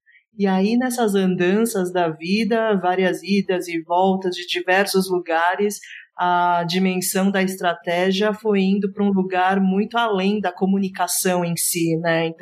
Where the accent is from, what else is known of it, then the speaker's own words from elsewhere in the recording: South Korea; sou coreana